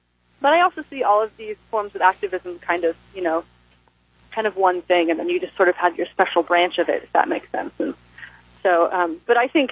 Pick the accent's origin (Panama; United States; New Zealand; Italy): United States; Rocky Mountains; So like I was saying, you know, I grew up in the Rocky Mountains, and I ended up doing a lot of backpacking there